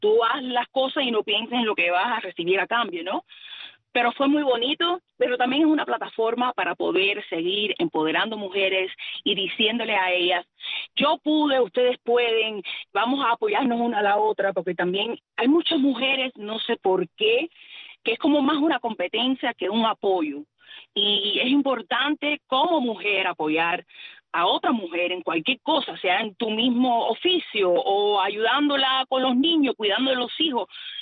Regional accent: Cuba; ¿dónde tú eres? Yo soy cubana. Y igual yo hablo muy cubanaza.

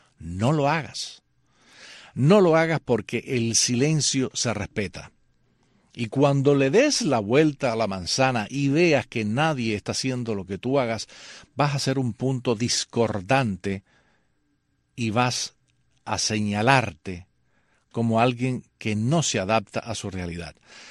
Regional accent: Cuba; moved away; nosotros todos, cuando salimos de Cuba en algún momento determinado, nos equivocamos.

